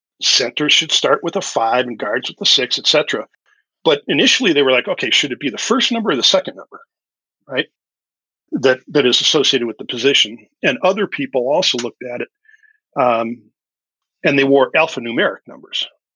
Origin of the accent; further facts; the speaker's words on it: the North, United States; I grew up in the North, I've lived in the North my whole life.